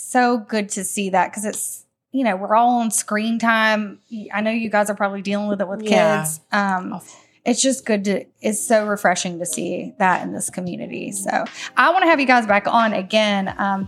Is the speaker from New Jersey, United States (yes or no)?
no; Tybee Island, Georgia, United States; I grew up near Tybee, but I grew up coming to Tybee regularly.